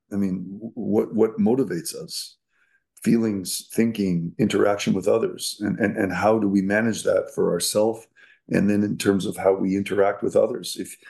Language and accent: English; Montreal, Quebec, Canada; born and raised in Montreal.